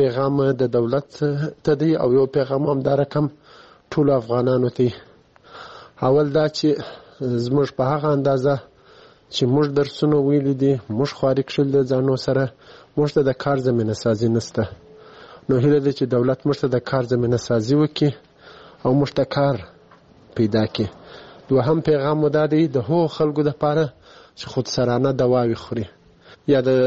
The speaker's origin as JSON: {"language": "Pashto", "region": "Kandahar", "country": "Afghanistan", "said": "زه دلته په کندهار کې په یو شخصي روغتون کې د فارمسیست په حیث دنده اجرا کوم."}